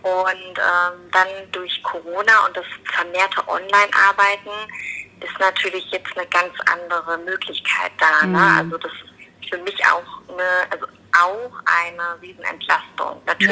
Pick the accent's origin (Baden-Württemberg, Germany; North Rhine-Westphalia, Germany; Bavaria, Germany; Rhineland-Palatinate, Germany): Rhineland-Palatinate, Germany; Höhr-Grenzhausen; ich komme ursprünglich aus dem Westerwald, Höckrenzhausen, also ein Westerwälder Mädchen, bin auch noch sehr heimatverbunden